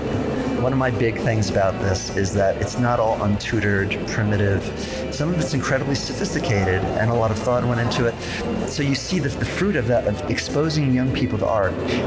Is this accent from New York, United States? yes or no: yes; New York City, New York, United States; I come from New York City